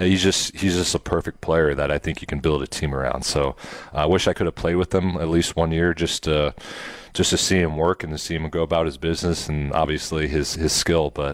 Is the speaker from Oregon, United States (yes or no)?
no; Nebraska, United States; I took my family out there, and you know, I grew up in Nebraska, so we had some steakhouses, but it was nothing like that.